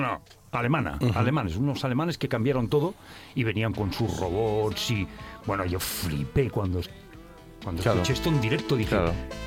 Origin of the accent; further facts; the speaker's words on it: Barcelona, Catalonia, Spain; Yo soy de Barcelona